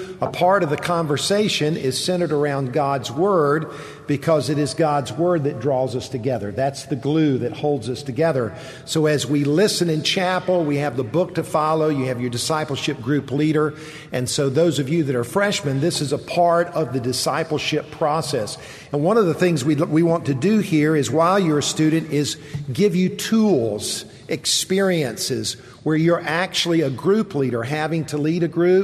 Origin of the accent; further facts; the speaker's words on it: Columbia, South Carolina, United States; I grew up in Columbia, not far from here, and as a kid growing up, I didn't realize it at the time, but my dad used to take me to the Masters.